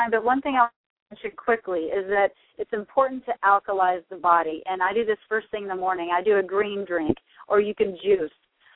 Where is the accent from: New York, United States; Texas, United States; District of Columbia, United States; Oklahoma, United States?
Texas, United States; growing up in Texas, I mean, we drank Dr. Pepper. My mom cooked everything out of the Fry Daddy.